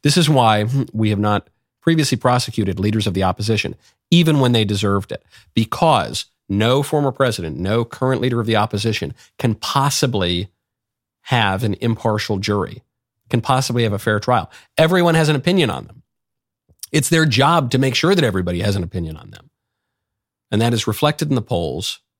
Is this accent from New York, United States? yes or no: yes; New York, United States; Maybe it's because I'm a New Yorker and I just get some of his quirks a little bit more